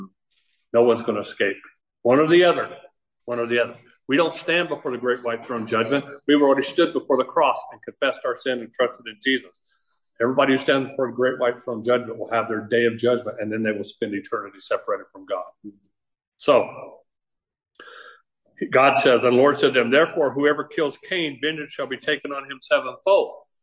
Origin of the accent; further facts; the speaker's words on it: Arizona, United States; when I grew up here in Arizona, fifth grade, I started chopping cotton.